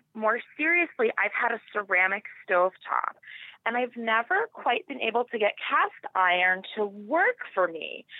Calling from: Wayne, New Jersey, United States; I'm calling from Wayne, New Jersey.

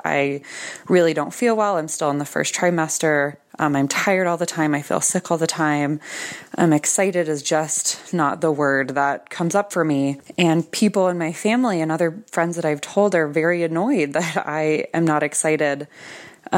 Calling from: Westminster, Colorado, United States; I'm calling from Westminster, Colorado.

